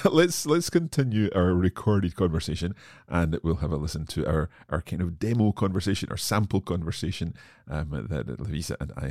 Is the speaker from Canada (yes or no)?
no; Scotland, United Kingdom; Jag kommer ifrån Scotland. So I come from Scotland.